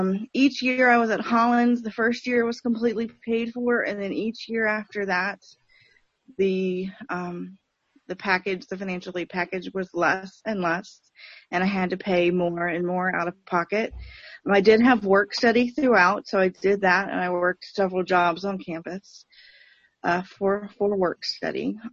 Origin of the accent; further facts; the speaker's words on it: Richmond, Virginia, United States; I'm from Richmond originally.